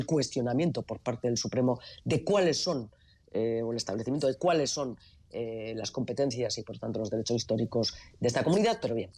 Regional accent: Navarre, Spain; como navarras, navarros, no podemos aceptar y lo debemos denunciar

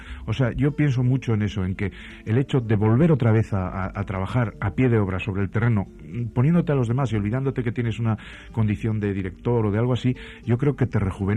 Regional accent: Guernica, Basque Country, Spain; Luego en mi pueblo, en Guernica, publiqué la primera entrevista.

